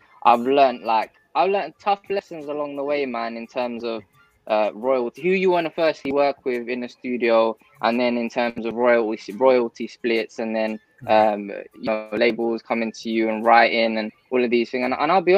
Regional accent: United Kingdom; for many years as a young British Bengali boy, I'll be honest, man, like I was embarrassed to say that I was Bengali

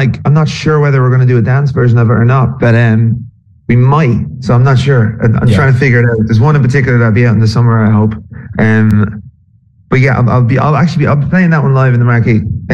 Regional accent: Dublin, Leinster, Ireland; because I'm from Dublin

